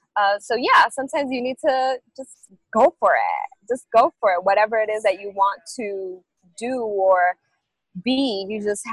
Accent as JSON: {"language": "English", "country": "Dominican Republic", "tie": "born or raised there", "said": "growing up in the Dominican Republic, I had a very, like, innocent childhood in the Dominican Republic."}